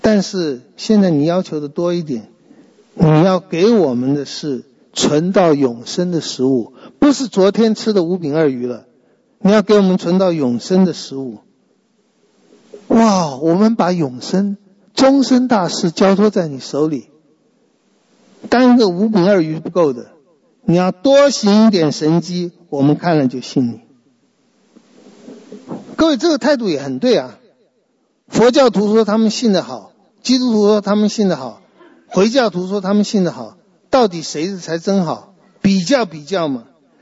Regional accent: Taiwan; 我看我们台湾的假可能是天下最多的，但是我们台湾人的累也是天下最多的。

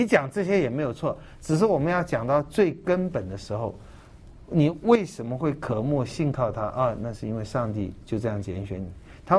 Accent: China; 各位一定不要把我们中国人或所有的人那个道德观放进去

